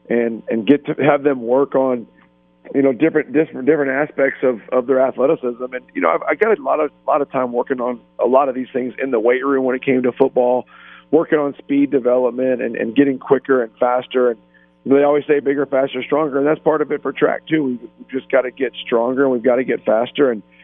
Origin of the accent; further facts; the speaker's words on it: Jefferson City, Missouri, United States; growing up in Jeff City and being around Jeff City for a long time, you always followed.